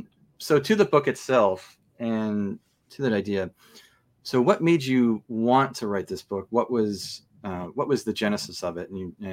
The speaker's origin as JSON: {"language": "English", "town": "Bradley Beach", "region": "New Jersey", "country": "United States", "tie": "born or raised there", "said": "I grew up in Bradley Beach, New Jersey, which is Monmouth County, so you know, about a 40-minute train ride out of Manhattan."}